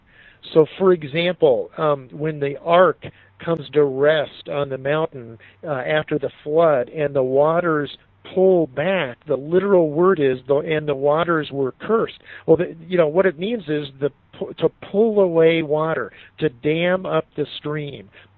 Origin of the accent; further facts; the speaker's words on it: Arizona, United States; And I'm from Arizona, so we get this, you know, heat of the day deal